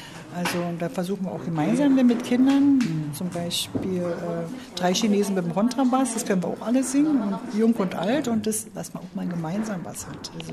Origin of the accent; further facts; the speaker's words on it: Neuenhagen, Brandenburg, Germany; Und ich komme aus Neuenhagen und singe mit denen